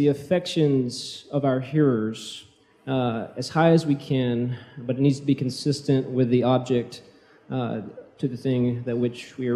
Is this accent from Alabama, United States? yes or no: yes; Alabama, United States; now in Madison, United States; I'm originally from Alabama, but a pastor in Madison, Indiana.